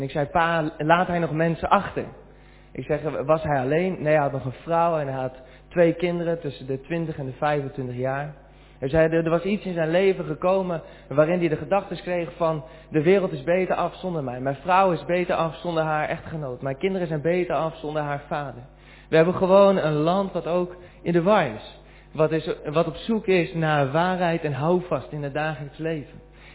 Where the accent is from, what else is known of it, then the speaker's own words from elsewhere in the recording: Soest, Utrecht, Netherlands; Ik kom uit Soest. Dus dat was voor mij 40 minuutjes rijden.